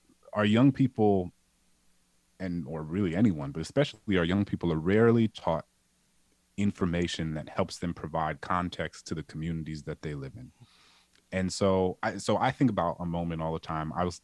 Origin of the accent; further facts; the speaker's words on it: New Orleans, Louisiana, United States; growing up in New Orleans, I felt that too. There was a sort of paralysis.